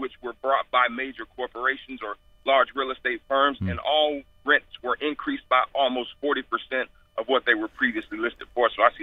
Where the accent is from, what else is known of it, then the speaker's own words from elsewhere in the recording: Orlando, Florida, United States; I was from Orlando.